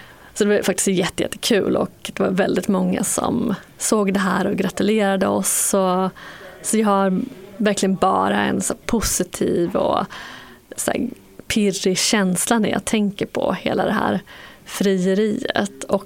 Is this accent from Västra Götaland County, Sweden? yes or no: yes; Skara, Västra Götaland County, Sweden; När jag växte upp i Skara så var jag väldigt fascinerad av olika populärkulturer